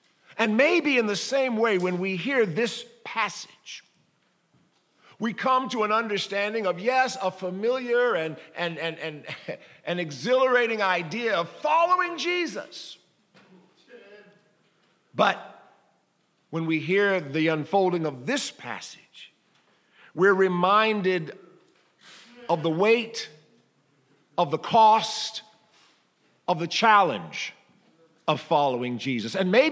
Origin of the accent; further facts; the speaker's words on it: Cleveland, Ohio, United States; in the lower auditorium of the Antioch Baptist Church, where I grew up in Cleveland, Ohio, there was a midweek evening service.